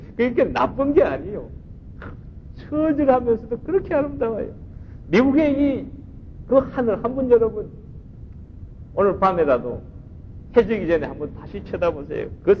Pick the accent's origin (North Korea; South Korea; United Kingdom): South Korea; now in United States; 미국 와서 제가 아주 참 놀란 게 있어요. 한국에서는 별로 못 느꼈습니다. 저도 시골에서 자라면서도 별로 못 느꼈어요.